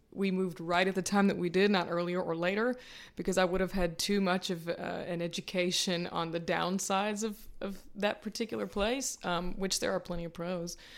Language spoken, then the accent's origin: English; the South, United States; Like, I'm from the South, but I didn't know what he was saying.